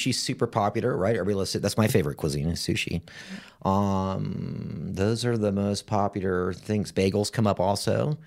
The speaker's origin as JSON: {"language": "English", "town": "Miami", "region": "Florida", "country": "United States", "tie": "born or raised there", "also_born_or_lived": "New York City / Los Angeles", "said": "I mean, and I grew up in Miami, lived in New York City, lived in Los Angeles"}